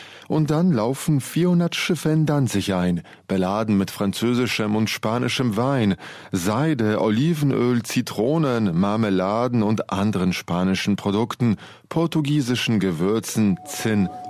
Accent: Belarus; now in Poland; Ich komme aus Belarus und lebe seit einem Jahr in Südpolen.

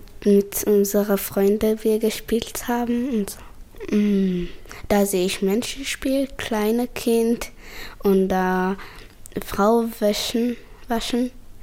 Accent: Eritrea; now in Halle, Germany; ich bin 10 Jahre alt, ich komme aus Eritrea und ich wohne in Halle-Saale-Neustadt.

